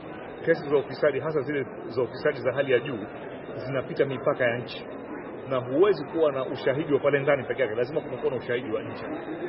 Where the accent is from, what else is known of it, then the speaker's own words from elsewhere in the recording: Kenya; kule kwetu Kenya